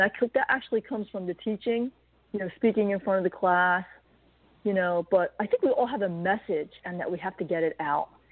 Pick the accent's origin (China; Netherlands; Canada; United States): United States; New Jersey; I lived in New Jersey all my life.